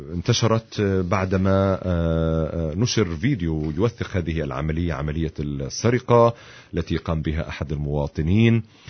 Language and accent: Arabic; Gaza, Gaza Strip, Palestine; يعني عندنا في غزة الحرامي أو المجرم ما بيلحق يتهنى على جريمته